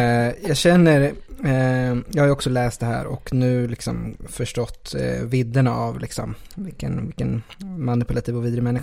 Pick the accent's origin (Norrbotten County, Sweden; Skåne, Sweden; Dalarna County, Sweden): Skåne, Sweden; Som skåning?